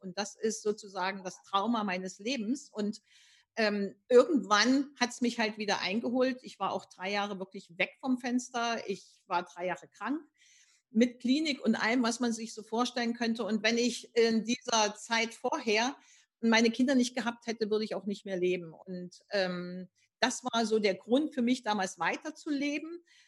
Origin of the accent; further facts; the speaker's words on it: East Germany, Germany; Ich bin also ein Ossi, der im Westen lebt. Also ich bin in der DDR groß geworden.